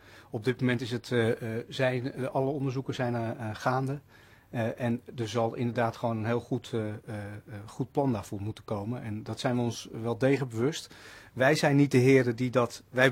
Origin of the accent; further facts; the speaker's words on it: Netherlands; Ja, en gelukkig zijn we Nederlanders, dus we kunnen nog wel wat met water, geloof ik.